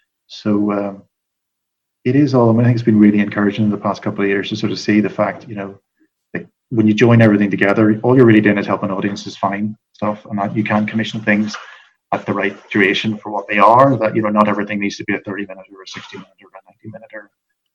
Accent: Ireland; I mean, I'm Irish and we swear a lot

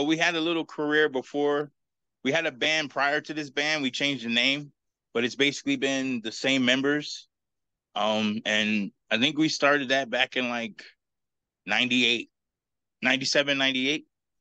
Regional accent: New Jersey, United States; We're all originally from New Jersey, and no, we've kind of all moved or transplanted ourselves throughout the country.

